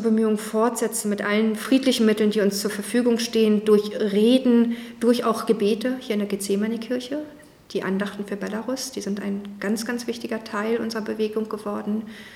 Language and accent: German; Berlin, Germany; born there; Ich bin 1976 in Ost-Berlin geboren worden, bin seit, jetzt muss ich überlegen, 21 Jahren schon mit einem Belarussen verheiratet. Wir haben auch gemeinsam in Belarus gelebt